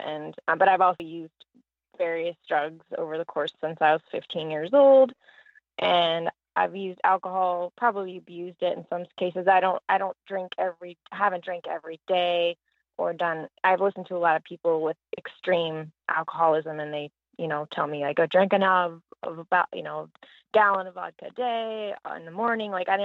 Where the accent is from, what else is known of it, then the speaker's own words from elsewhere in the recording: Montana, United States; I'm Montana.